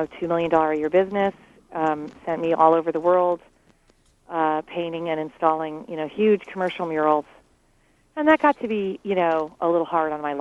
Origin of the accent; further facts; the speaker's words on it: Newport Beach, California, United States; because I'm actually from Newport Beach. I grew up there.